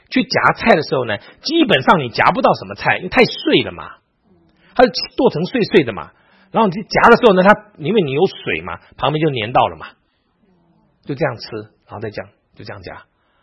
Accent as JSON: {"language": "Chinese", "country": "Taiwan", "said": "我也不能讲我从台湾来的，我只能说我从南部来。"}